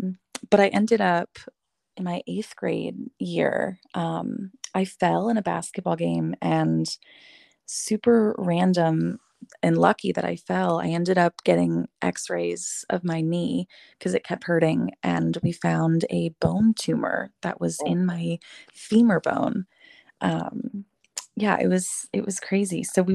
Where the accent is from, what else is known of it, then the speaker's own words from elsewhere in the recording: St. Louis, Missouri, United States; I'm from St. Louis, Missouri, so I am born and raised there